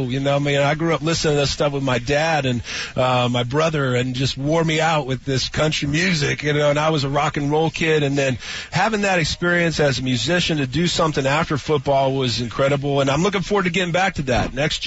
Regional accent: Moreno Valley, California, United States; in my hometown of Moreno Valley, California

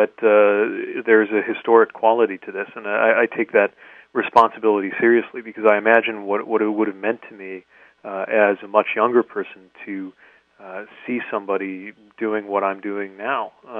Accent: Indiana, United States; makes it difficult for people in my home state of Indiana or yours of California to have a voice in presidential politics.

